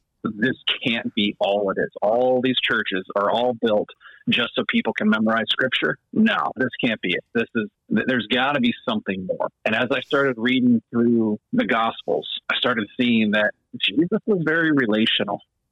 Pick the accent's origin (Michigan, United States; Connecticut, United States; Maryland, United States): Michigan, United States; I grew up in Michigan and right above Detroit. If I could show you my hand, I would point to it because that's what we do in Michigan. I lived there for 24 years.